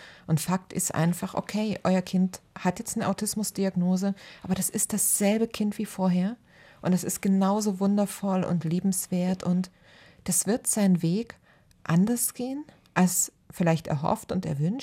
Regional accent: Saxony, Germany; moved away; also born or lived in Baden-Württemberg; Aufgewachsen bin ich im Osten von Sachsen, im Niemandsland, also quasi Niemandsland. Und habe noch ein paar Jahre DDR mitgemacht, kann mich da aber kaum noch dran erinnern, da war ich noch sehr klein. Und bin dann zur Ausbildung nach Baden-Württemberg

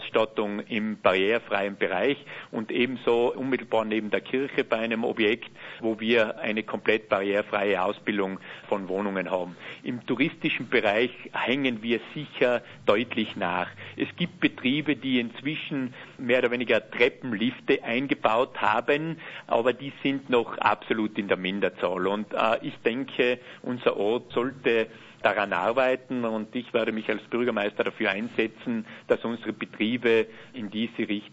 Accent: Virgen, Tyrol, Austria; bin aber selber gebürtiger Virgener und begeisterter Virgener

